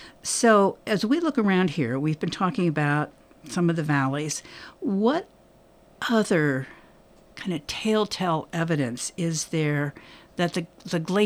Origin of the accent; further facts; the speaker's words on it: Ohio, United States; I grew up in the Midwest, in Ohio